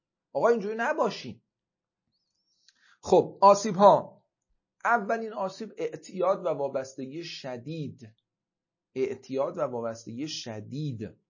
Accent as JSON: {"language": "Persian", "town": "Bandar Abbas", "region": "Hormozgan", "country": "Iran", "tie": "born or raised there", "said": "من بچه بندرعباسم"}